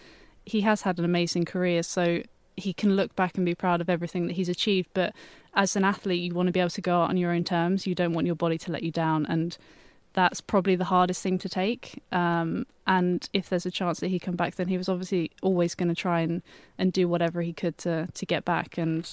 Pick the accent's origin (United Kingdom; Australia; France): United Kingdom; As a Brit